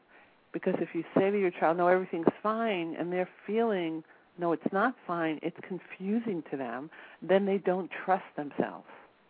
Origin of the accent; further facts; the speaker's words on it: New York, United States; I'm from New York, so if I walk down the street and I don't feel right, something feels wrong, I just walk the other way